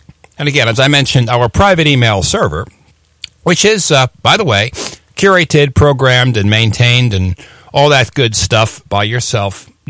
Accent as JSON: {"language": "English", "region": "East Coast", "country": "United States", "tie": "born or raised there", "said": "Maybe that's my East Coast upbringing. You know, I lost my accent. I can fake it, but, you know, I kind of sound a little Midwest, I think, at this point."}